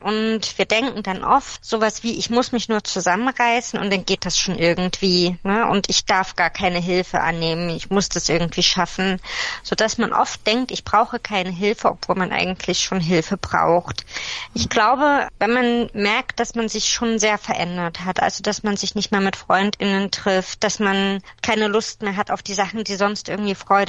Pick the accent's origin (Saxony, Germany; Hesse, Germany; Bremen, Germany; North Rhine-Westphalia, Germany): Saxony, Germany; Leipzig; ich bin aus Leipzig.